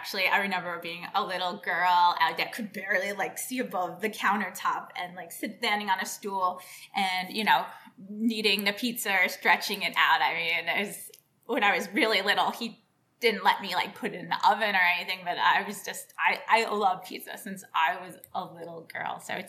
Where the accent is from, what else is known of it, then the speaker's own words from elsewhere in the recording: New York City, New York, United States; Well, I mean, I'm lucky being from New York. I was born and raised in New York City.